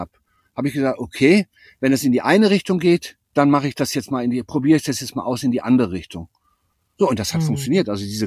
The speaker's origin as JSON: {"language": "German", "region": "Eifel", "country": "Germany", "tie": "born or raised there", "also_born_or_lived": "Lübeck", "said": "Habe meinen Lebensmittelpunkt von Lübeck aus nach in die Eifel verlegt, wieder zurück quasi. Hier habe ich 18 Jahre gelebt, dann bin ich vor knapp 40 Jahren an die Ostsee gewechselt und bin jetzt wieder zurück."}